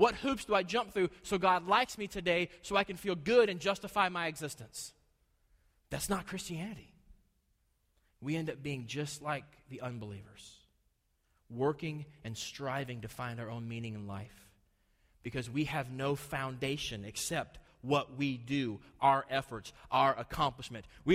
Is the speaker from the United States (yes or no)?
yes; the South, United States; Especially here in the South, and I'm a Southerner, so I get to say this